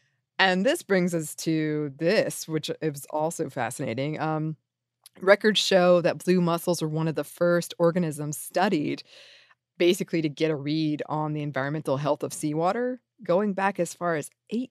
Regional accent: the South, United States; which in this case, because I'm from the South, I was like, what?

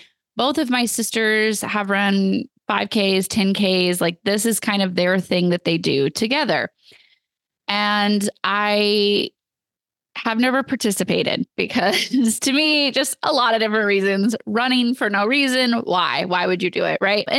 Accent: United States; because hello, I'm an American and you know, everything's in miles.

